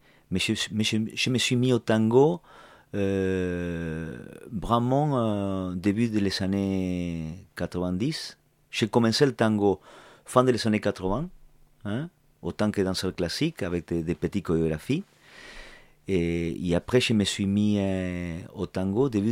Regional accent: La Plata, Buenos Aires Province, Argentina; born there; French is a second language; Je suis né à La Plata, la capitale de la province de Buenos Aires. Et j'ai commencé mon cours là-bas, à l'université. Et c'est une ville qui est à 60 km de la capitale fédérale, que c'est Buenos Aires

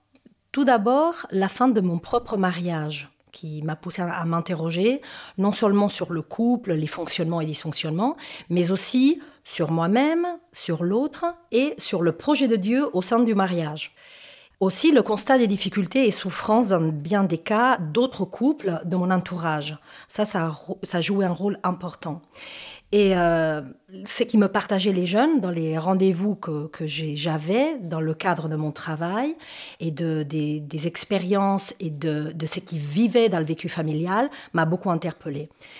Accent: Spain; French is a second language; moved away as an adult; now in France; j'ai 51 ans, je suis espagnole et cela fait maintenant une trentaine d'années que je suis ici en France.

